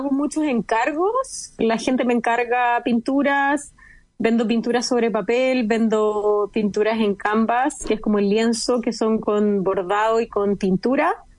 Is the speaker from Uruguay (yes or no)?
no; Chile; moved away as an adult; Bueno, me fui de Chile pensando que quería ser artista, digamos, no sabía cómo, pero dedicarme a esto como full time.